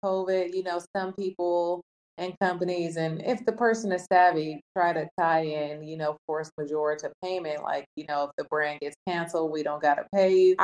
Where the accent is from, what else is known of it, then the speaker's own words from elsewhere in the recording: California, United States; I'm a rapper, number one. I'm from the Bay.